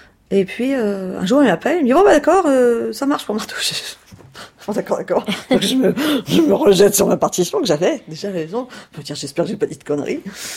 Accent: Nantes, Pays de la Loire, France; born there; je suis née à Nantes le 20 novembre 1965 et je suis chanteuse.

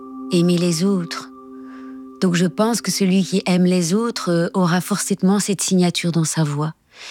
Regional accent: Belgium; Alors je vais penser à … parce qu'en plus je suis belge. Donc forcément, j'ai été bercée à

